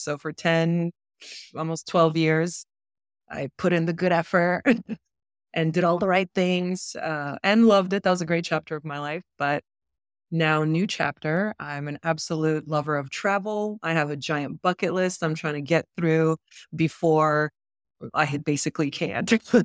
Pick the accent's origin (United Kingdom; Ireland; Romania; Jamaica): Romania; now in United States; I can just land at my grandma's in Romania. I'm from Romania.